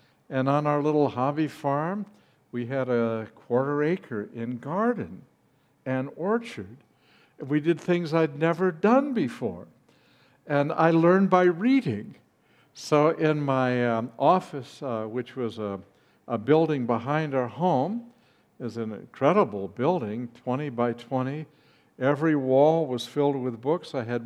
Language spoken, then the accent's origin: English; Los Angeles, California, United States; I was raised in Los Angeles in North Hollywood, California, in the San Fernando Valley.